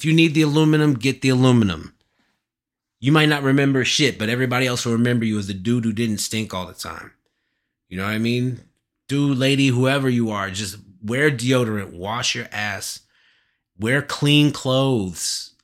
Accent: Kansas, United States; born there; also born or lived in Illinois / North Carolina / Alabama / Florida; I would basically identify as a Midwesterner. I was born in Kansas and I've lived a lot of my life, you know, in this middle section of the United States between, you know, Kansas, Illinois, you know, North Carolina, Alabama, Florida.

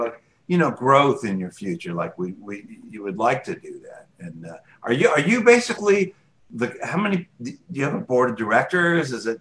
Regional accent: St. Petersburg, Florida, United States; I was born and raised in St. Pete. I remember taking a school trip to the Sponge Docks in the fourth grade, you know.

